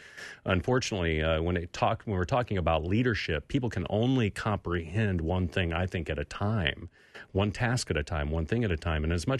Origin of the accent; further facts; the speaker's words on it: California, United States; and I grew up in California where everybody gives you feedback to your face, you know.